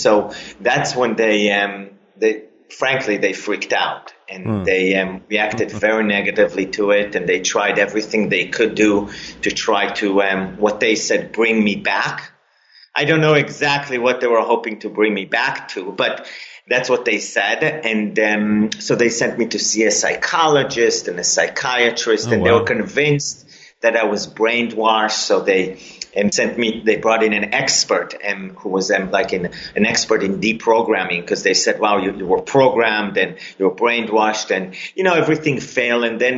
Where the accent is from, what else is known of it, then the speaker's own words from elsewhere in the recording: Israel; both my parents are a typical Jews, Israelis. I was born and raised in Israel. I still live in Israel, by the way.